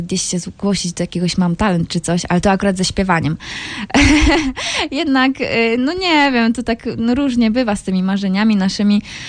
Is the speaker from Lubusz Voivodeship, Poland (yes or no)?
yes; Gubin, Lubusz Voivodeship, Poland; Nie jestem z Zielonej Góry. Jestem z Gubina.